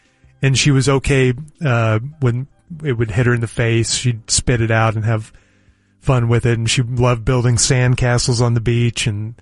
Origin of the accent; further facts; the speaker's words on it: Texas, United States; somehow, I guess because I'm a Texan, I have chosen my two favorite now and common vacation destinations